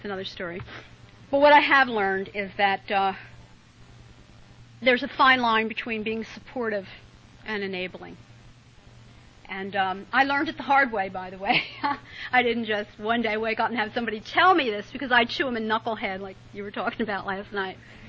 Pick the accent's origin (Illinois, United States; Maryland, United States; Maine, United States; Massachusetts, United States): Maryland, United States; Hey, I'm from Harford County.